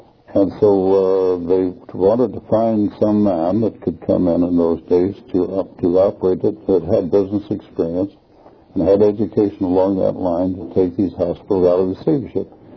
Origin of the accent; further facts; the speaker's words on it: Salt Lake City, Utah, United States; born there; I was born in Salt Lake City.